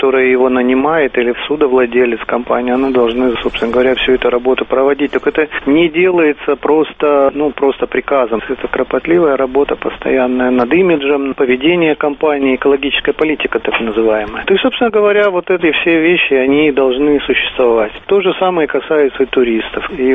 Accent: Far East, Russia; я с Дальнего Востока, мне это более знакомо

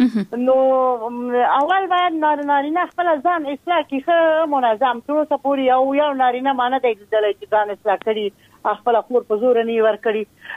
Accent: Afghanistan; مونږ افغانان یو دی افغانی په رسم و رواج باندې باید خپل حیثیت او ساتي.

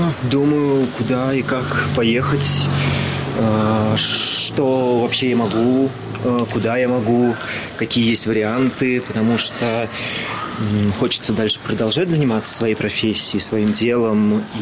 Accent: Pskov, Pskov Oblast, Russia; Нет, я из Пскова.

